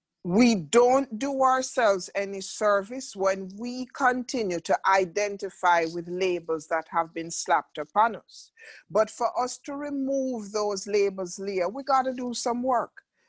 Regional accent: Jamaica; I'm a Black woman and I'm from Jamaica and I'm of African descent.

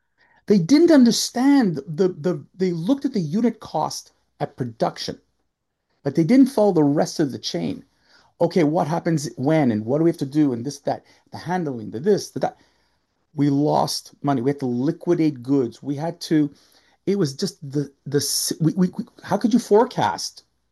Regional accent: Canada; I'm a Canadian

